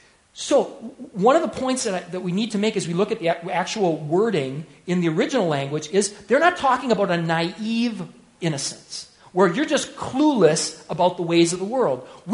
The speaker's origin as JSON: {"language": "English", "town": "Hastings", "region": "Minnesota", "country": "United States", "tie": "born or raised there", "said": "So I'm thinking, how cool is this? I grew up in Hastings, Minnesota. We don't get to see this stuff."}